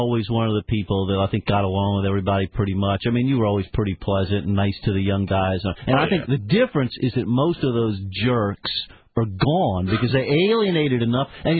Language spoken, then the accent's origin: English; New Orleans, Louisiana, United States; I did this stuff growing up in New Orleans across a dinner table every night of the week for nothing.